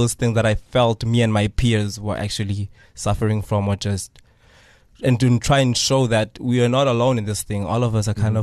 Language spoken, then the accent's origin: English; New Brighton, Eastern Cape, South Africa; I am from New Brighton, born and bred here in Qobega, reside in New Brighton.